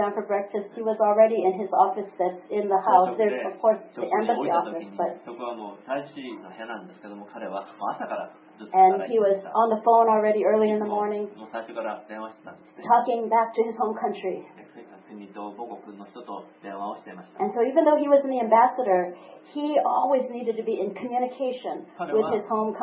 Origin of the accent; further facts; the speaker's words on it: Hawaii, United States; I grew up in Hawaii as a child.